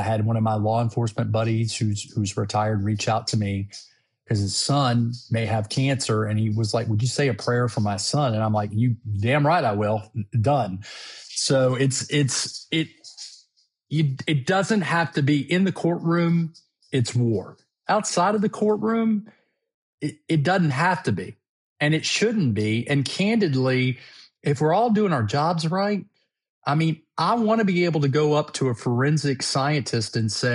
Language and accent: English; Louisiana, United States; And I'm like, and you know, I'm from South Louisiana.